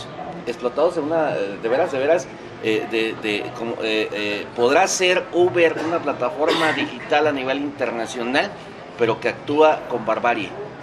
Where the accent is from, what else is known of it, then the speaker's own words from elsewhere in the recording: Querétaro, Mexico; Nosotros somos queretanos, aquí vivimos, aquí están nuestras familias.